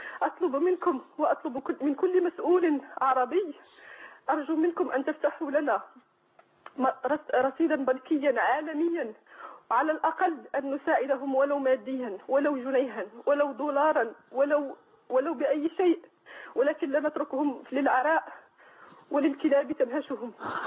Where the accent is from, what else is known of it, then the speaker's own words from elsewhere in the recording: Morocco; أنا جنسيتي مغربية.